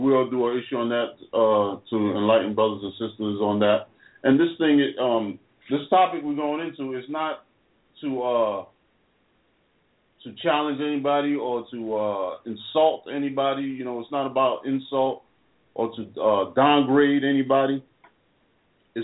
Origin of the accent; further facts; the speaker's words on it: New York, United States; from a brother that I knew in the Bronx as I was raised in New York. And when I first started going to the church, I stay in Connecticut now